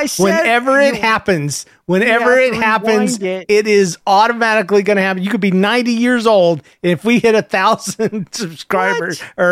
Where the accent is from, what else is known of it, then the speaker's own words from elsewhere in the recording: Minnesota, United States; from Minnesota